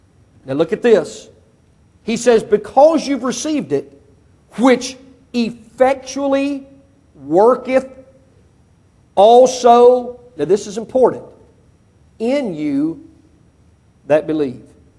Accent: Mississippi, United States; moved away as an adult; Because I was born and raised in Mississippi, never had any allergies, lived out here for 20 years

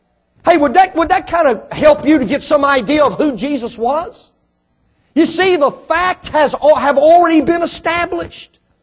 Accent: Mississippi, United States; Come on, give me a break. I'm from Mississippi.

